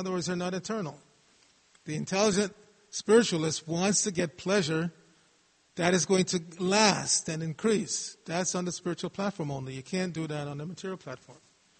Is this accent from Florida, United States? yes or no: no; New York, United States; I grew up in New York and I had a lot of Jewish friends